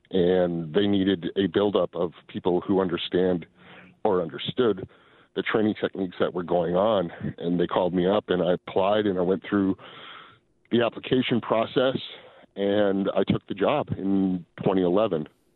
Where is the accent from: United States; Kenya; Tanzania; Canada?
United States; Wisconsin; Well, I'm from Wisconsin, so, you know, growing up, you grow up with friends and family members that go hunting